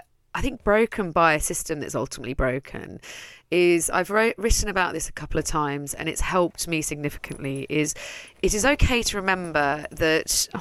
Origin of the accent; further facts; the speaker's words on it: Netherlands; English is a second language; now in London, United Kingdom; And I'm from Holland. I'm Dutch. I raised one daughter there.